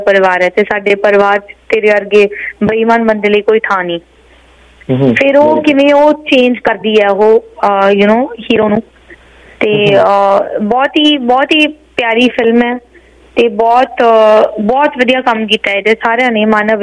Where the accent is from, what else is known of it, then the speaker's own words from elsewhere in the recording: Bathinda, Punjab, India; now in United States; ਵੈਸੇ ਮੈਂ ਬਠਿੰਡੇ ਦੀ ਕੁੜੀ ਹਾਂ, ਸਾਡਾ ਪਿੰਡ ਪੈਂਦਾ ਬਠਿੰਡੇ 'ਚ